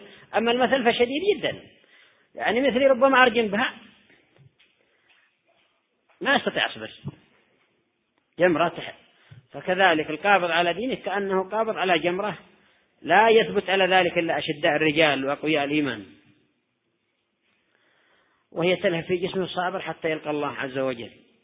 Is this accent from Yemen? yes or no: yes; Yemen